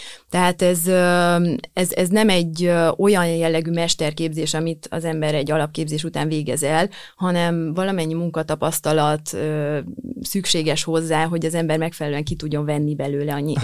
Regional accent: Romania; Az én történetem az Erdélyből indul, én Erdélyből származom, és az egyetemet ott végeztem, többek között, Kolozsváron.

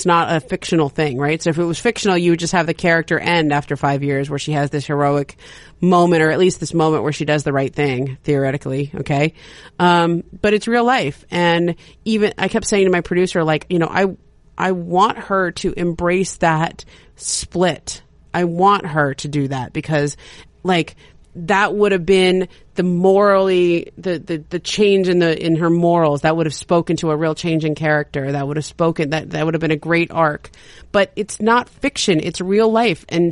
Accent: California, United States; accent: Valley girl; Like I talk fast like I'm from New York, but I have this like very casual like in your nose and whatever. It's like cause I'm from the San Fernando Valley.

